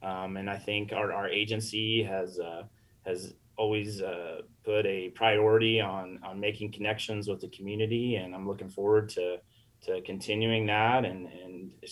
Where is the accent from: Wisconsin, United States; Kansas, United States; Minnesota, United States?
Kansas, United States; Manhattan; I was born in Manhattan, lived in this area my entire life. I went to Kansas State University